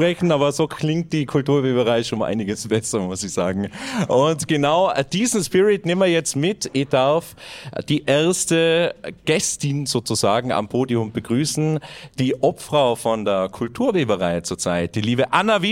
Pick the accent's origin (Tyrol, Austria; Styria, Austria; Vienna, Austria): Tyrol, Austria; Telfs; Freut es mich ganz besonders, da zu sein in meiner Heimatgemeinde